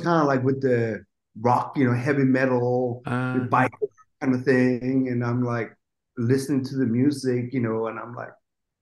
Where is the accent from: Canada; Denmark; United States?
Denmark; North Denmark Region; I'm from the northern part of Denmark, which is kind of like, it's